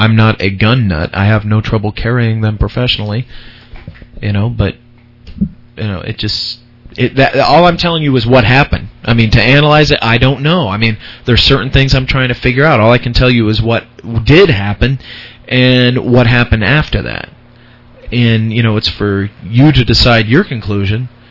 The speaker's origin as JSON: {"language": "English", "region": "California", "country": "United States", "tie": "born or raised there", "said": "I grew up in the California suburbs and stuff like that."}